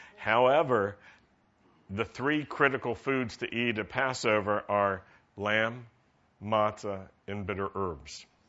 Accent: Virginia, United States; I grew up in Virginia, where we couldn't... Virginians couldn't even call it the Civil War.

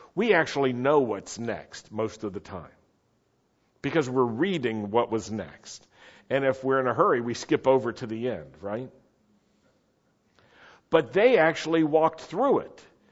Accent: Roanoke, Virginia, United States; I grew up in Roanoke, Virginia in the Blue Ridge Valley, and we had the mountains there.

